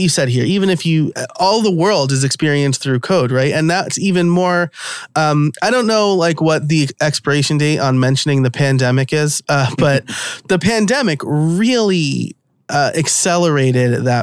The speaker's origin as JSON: {"language": "English", "region": "New York", "country": "United States", "accent": "New York", "said": "sorry, my New York accent might come out from time to time."}